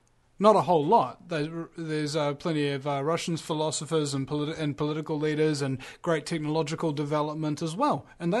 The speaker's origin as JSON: {"language": "English", "country": "New Zealand", "said": "New Zealand."}